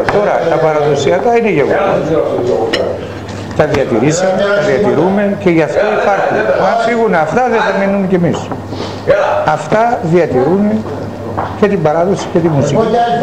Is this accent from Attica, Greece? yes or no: no; Eastern Macedonia and Thrace, Greece; Θρακιώτης.